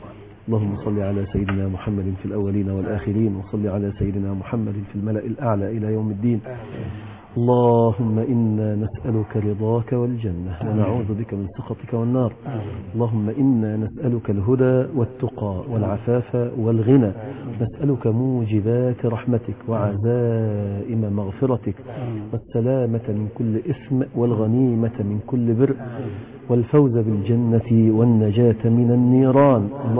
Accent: Egypt

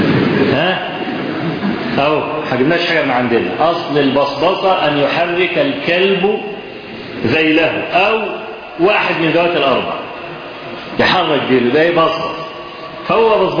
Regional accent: Kafr El Sheikh Governorate, Egypt; وزعلانين جدا جدا ان عندنا في كفر الشيخ

